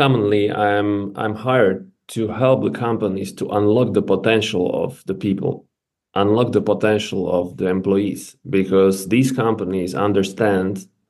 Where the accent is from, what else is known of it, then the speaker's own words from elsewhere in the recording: Slovakia; English is a second language; I'm from Slovakia.